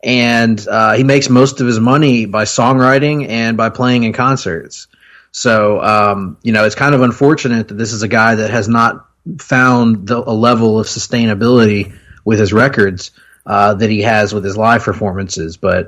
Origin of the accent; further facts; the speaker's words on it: Alabama, United States; So in our home state of Alabama, so that's pretty cool.